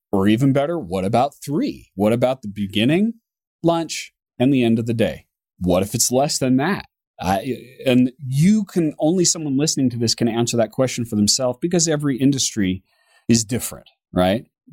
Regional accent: United States; me being an American, that cars belong on the right side of the road

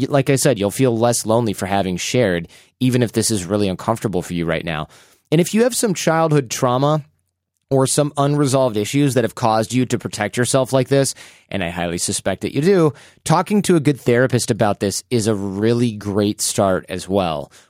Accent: Australia; This meant leaving my hometown in Australia, where I've spent the majority of my professional life

